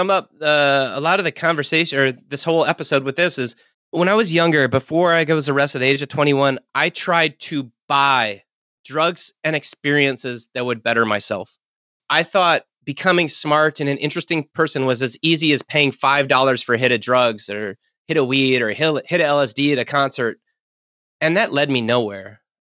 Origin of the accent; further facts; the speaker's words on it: Minnesota, United States; I'm a Minnesotan. We're walking around in snowmobile suits half the time.